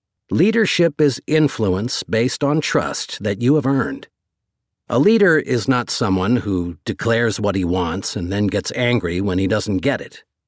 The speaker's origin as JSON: {"language": "English", "town": "Ashtabula", "region": "Ohio", "country": "United States", "tie": "born or raised there", "said": "This was my senior year at St. John High School in my hometown of Ashtabula."}